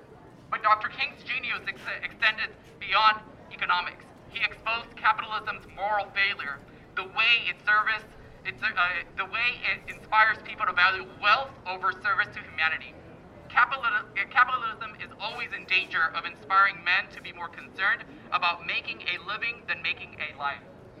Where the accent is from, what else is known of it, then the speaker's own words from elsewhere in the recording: Guanajuato, Mexico; now in Boyle Heights, United States; I was raised in Mexico and here in the beautiful, in the state of Guanajuato, and have been called, have called Boyle Heights my home for the last 5 years.